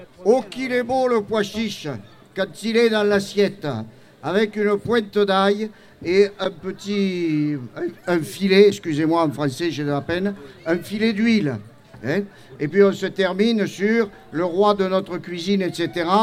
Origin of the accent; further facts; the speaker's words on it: Montpellier, Occitanie, France; je viens de Montpellier aussi.